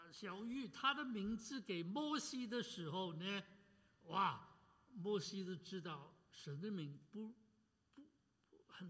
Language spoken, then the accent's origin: Chinese; China; 我们中国人都晓得要怎么遵从父母的吩咐。